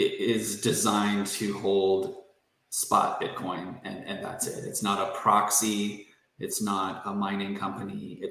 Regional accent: Canada; moved away as an adult; now in United States; I am from Canada, and I have spent a lot of my career in the ETF side of the business, mainly as a portfolio manager, working on covered call strategies, the leverage inverse strategies, just running funds. And I moved to the US late in 2016.

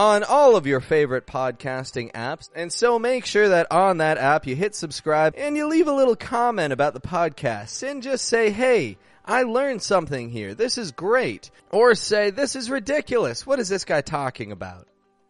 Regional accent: Toronto, Ontario, Canada; I'm from Toronto, Canada

